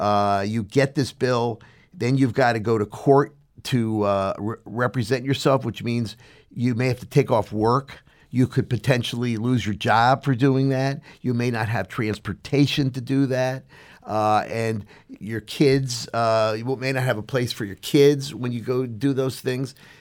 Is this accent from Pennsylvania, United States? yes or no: yes; Pennsylvania, United States; moved away as an adult; now in St. Louis, United States; What brought me originally to St. Louis, I'm from Pennsylvania, was I got there.